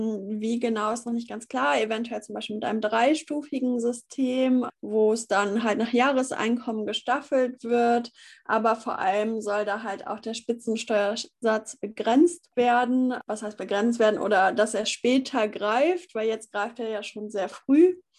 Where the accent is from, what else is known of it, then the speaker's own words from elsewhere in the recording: Anrath, North Rhine-Westphalia, Germany; Ich komme aus Anrath, einem kleinen Dorf in der Nähe von Düsseldorf.